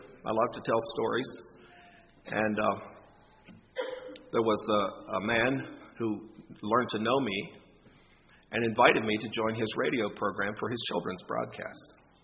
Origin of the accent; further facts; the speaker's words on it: Hagerstown, Maryland, United States; we had an old bishop when I was a boy growing up in the Hagerstown churches who said, the wise person sees the end in the trend.